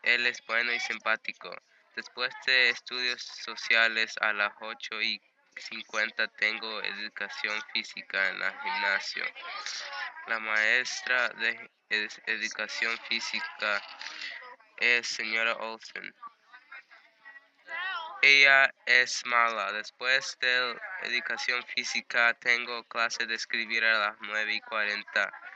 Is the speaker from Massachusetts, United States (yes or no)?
yes; Nantucket, Massachusetts, United States; Spanish is a second language; yo soy de Nantucket, Massachusetts. Yo voy a la escuela de Cyrus Pierce Middle School.